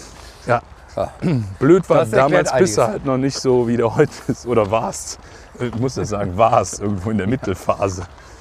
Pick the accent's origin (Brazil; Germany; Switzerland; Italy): Germany; Hürth, North Rhine-Westphalia; also born or lived in Cologne; Also ich bin ja in Hürth, also ich bin zwar in Köln geboren, aber bin dann in Hürth groß geworden, in Gleuel.